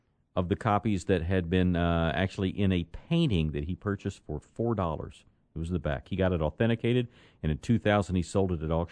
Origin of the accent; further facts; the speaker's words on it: Texas, United States; And that's, you know, again, we're from Texas. We've got a express lane